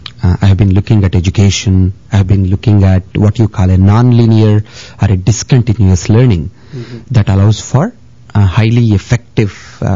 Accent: India; now in United States; I come from India, and I've been in the United States for about 22 years.

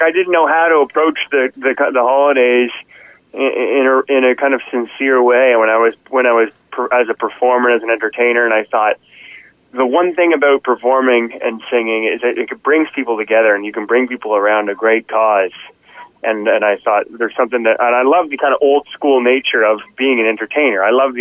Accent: Fredericton, New Brunswick, Canada; I grew up in Fredericton

